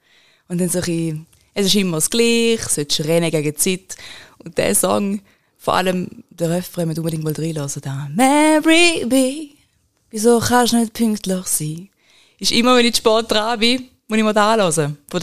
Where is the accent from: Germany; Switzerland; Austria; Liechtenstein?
Switzerland; St. Gallen; Was einfach immer sehr spannend ist, ist, wie sie auf meinen Dialekt reagieren. Natürlich, St. Gallen Rockabilly hörst du nicht so wirklich.